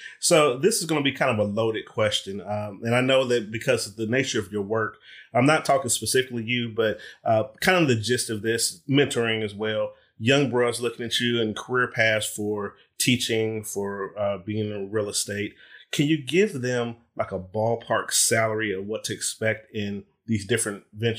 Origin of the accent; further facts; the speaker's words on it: Ohio, United States; my guests know I'm from Ohio as well.